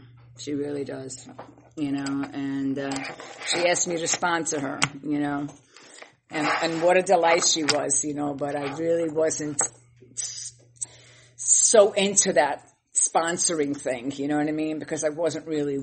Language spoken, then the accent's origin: English; Brooklyn, New York, United States; So am I. I'm from Brooklyn, you know.